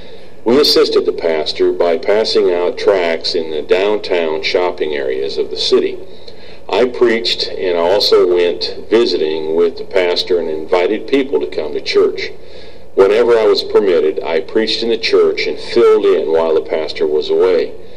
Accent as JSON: {"language": "English", "town": "Hampton", "region": "Iowa", "country": "United States", "tie": "born there", "also_born_or_lived": "Holland / Germany", "moved": "as an adult", "said": "I was born in Hampton, Iowa. When I was 20, I joined the United States Air Force, and while I was in the service, I was stationed in Holland, where I met and married Josie."}